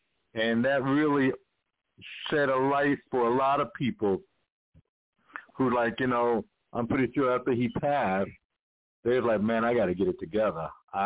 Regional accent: New York, United States; now in Atlanta, United States; and I'm from New York. You know, I live in Atlanta now, but I'm from New York.

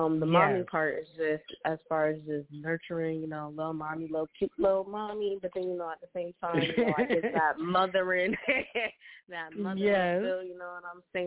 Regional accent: Hartford, Connecticut, United States; So basically, I'm from Hartford, which is known as Homicide Hartford.

